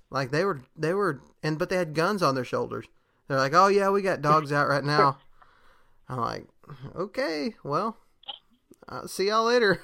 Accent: Texas, United States; They have these trucks with seats on top of them, which I'm from Texas, and that's a thing there.

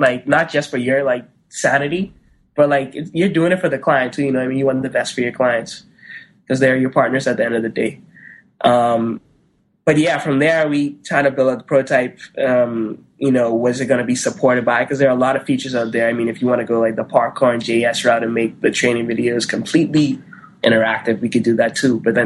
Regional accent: Bahamas; moved away as an adult; now in United States; I mean, I've been there 18 years, and I came over to Florida to go to college, and I just hung around for a little bit.

